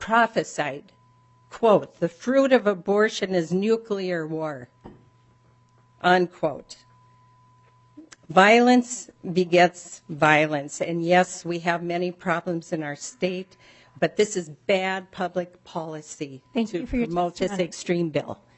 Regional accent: Rochester, Minnesota, United States; I'm from Rochester, Minnesota.

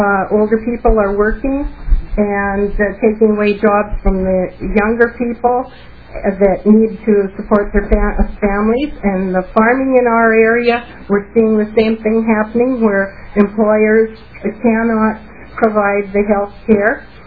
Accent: Canada; moved away as an adult; now in Fertile, United States; Having been born and raised in Canada, married to an American, and living down here for the past 47 years

